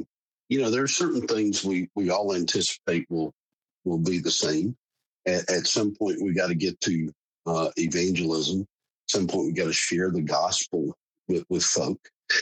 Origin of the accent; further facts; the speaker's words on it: Charlotte, North Carolina, United States; I grew up in Charlotte, man.